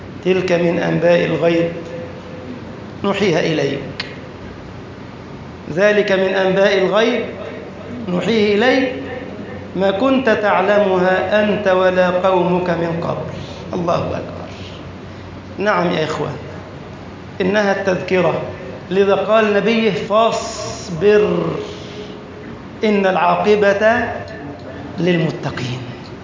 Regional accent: Egypt; اللهم اجعل بلدنا مصر سخاء رخاء

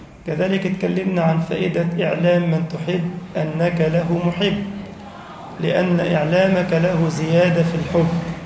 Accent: Egypt; وانشر أمنك وأمانك في بلدنا مصر وسائر بلاد المسلمين.

